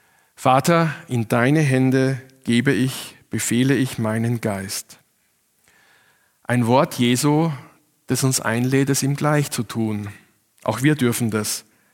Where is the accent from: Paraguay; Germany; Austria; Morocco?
Austria; ich komme aus Österreich und in Österreich ist Karfreitag kein Feiertag